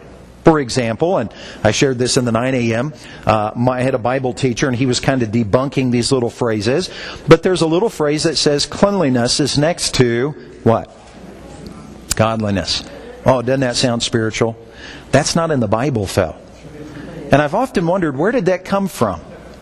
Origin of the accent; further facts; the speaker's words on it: Indiana, United States; I like it in the sense that I'm from Indiana and I like to razz the Broncos